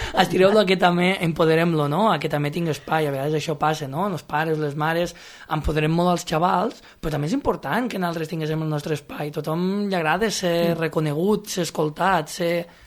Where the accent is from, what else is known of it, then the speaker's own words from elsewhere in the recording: Corbera d'Ebre, Catalonia, Spain; Jo sóc de Corbera d'Ebre i aprofito, va, faig una altra falqueta. Corbera d'Ebre ho tenim a 20 minutets, tenim el poble vell, tenim molta història allí.